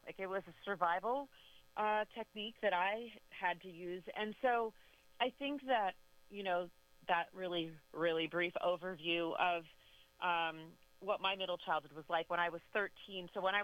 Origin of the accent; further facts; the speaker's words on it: New York City, New York, United States; And I was born in Harlem and raised in New York City.